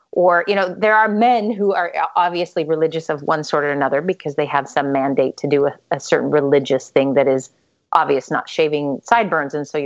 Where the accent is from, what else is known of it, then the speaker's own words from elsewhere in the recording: United States; of course, I'm from the United States.